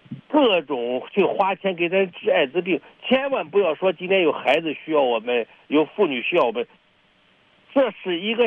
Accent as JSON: {"language": "Chinese", "country": "United States", "second_language": "Chinese", "said": "我们美国人现在还有能力再去帮助别人吗？我们到处马路上睡满了流浪汉"}